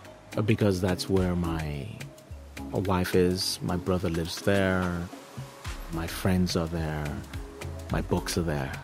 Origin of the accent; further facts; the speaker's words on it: United States; And I'm American. America is in crisis at the moment.